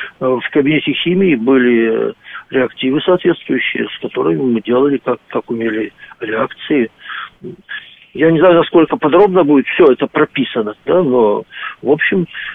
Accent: Omsk, Omsk Oblast, Russia; в моем родном городе Омске

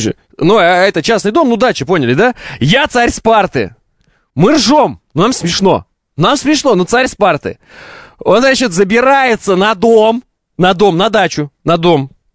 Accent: Oral, West Kazakhstan Region, Kazakhstan; born there; also born or lived in Orenburg, Russia; я сам родился в Уральске, жил в Оренбурге

